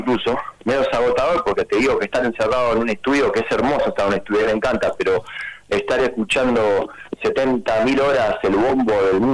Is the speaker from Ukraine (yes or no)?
no; Buenos Aires, Argentina; Yo actualmente estoy viviendo en el barrio de Almagro, pero de toda mi vida, y crecí en La Boca.